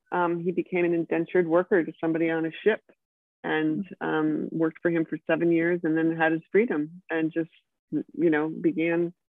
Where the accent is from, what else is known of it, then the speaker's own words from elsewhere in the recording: Maine, United States; I just feel like, oh, I'm really from Maine, and obviously worked very hard to get out, and now I'm back.